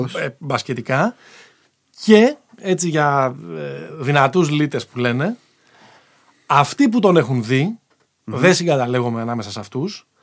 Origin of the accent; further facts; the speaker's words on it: Attica, Greece; όσο μεγαλώσαμε, ας πούμε, στην Δυτική Αττική